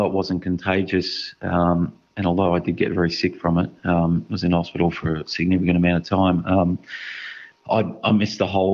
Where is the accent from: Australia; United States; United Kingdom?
Australia; Ballarat, Victoria; born there; I was born in Ballarat in regional Victoria and stayed there, I think, till I was about grade two or grade three.